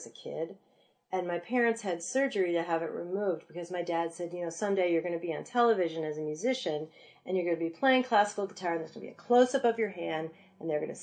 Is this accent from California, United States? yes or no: no; Chicago, Illinois, United States; I'm from the North Shore of Chicago. You know, we make reservations.